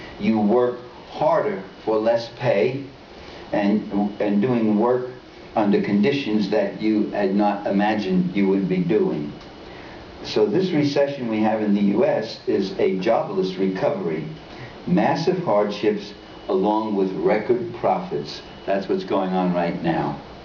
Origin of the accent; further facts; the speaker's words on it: New York City, New York, United States; Italian Harlem, it was called in those days. It's now Latin American, most of it. But in Manhattan. Manhattan is the center of New York City. And it was a working class, low income place.